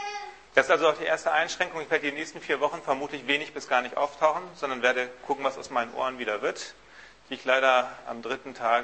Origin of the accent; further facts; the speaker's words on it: Germany; Und als echte Deutsche haben wir uns dran gehalten